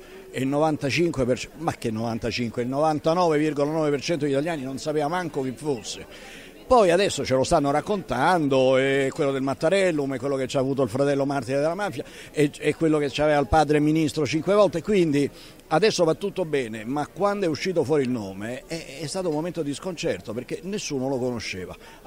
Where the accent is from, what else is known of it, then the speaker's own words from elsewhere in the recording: Orsara Bormida, Piedmont, Italy; la mia famiglia è di Orsara Bormida, in provincia di Alessandria, proprio sopra il fiume Bormida. Noi siamo tra Acqui e Ovada, quindi siamo nell'Alto Monferrato